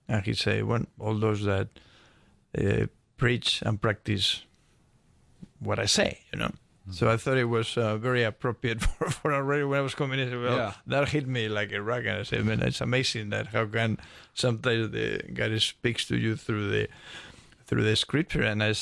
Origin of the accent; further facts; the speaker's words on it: Spain; English is a second language; now in Atlanta, United States; I'm here in Atlanta, I came from Spain